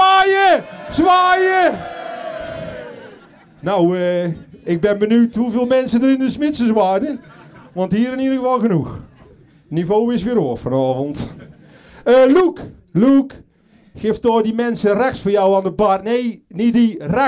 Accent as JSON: {"language": "Dutch", "town": "'s-Hertogenbosch", "region": "North Brabant", "country": "Netherlands", "tie": "born or raised there", "said": "En zo ben ik opgegroeid in Den Bosch, CQ, Oeteldonk."}